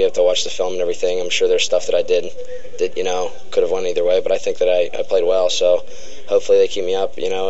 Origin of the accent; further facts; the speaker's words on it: Pittsburgh, Pennsylvania, United States; I mean, I grew up in Pittsburgh, you know, my first game to play against the Cleveland Browns in Cleveland